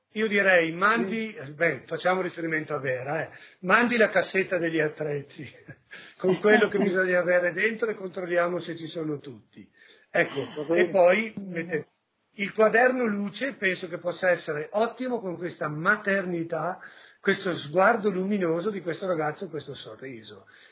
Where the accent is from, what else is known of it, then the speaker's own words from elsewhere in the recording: Veneto, Italy; io sono veneto